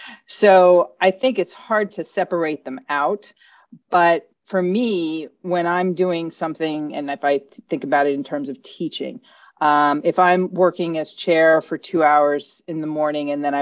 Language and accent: English; New York, United States; I'm from New York, was raised Roman Catholic.